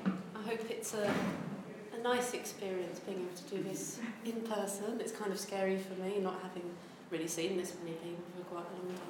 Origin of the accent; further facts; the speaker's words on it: West Midlands, United Kingdom; accent: Brummie; It's the trace of Brummie in my own accent there that comes from that particular history.